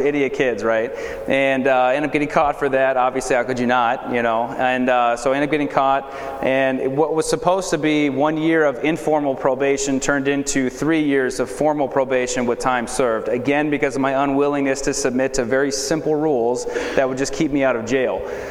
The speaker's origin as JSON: {"language": "English", "region": "California", "country": "United States", "tie": "born or raised there", "said": "So like Chris was saying, I grew up in the San Fernando Valley."}